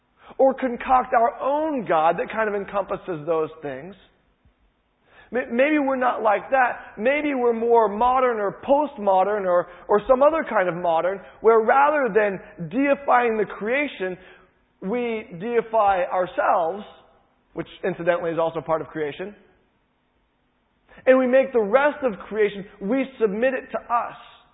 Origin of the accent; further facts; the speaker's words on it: Midwest, United States; I'm from the Midwest in the U.S., and we have these massive storms that barrel through, and they're awesome.